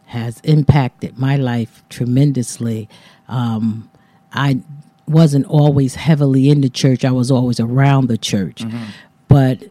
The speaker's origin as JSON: {"language": "English", "town": "New Haven", "region": "Connecticut", "country": "United States", "tie": "born or raised there", "said": "Yes, I was born in New Haven."}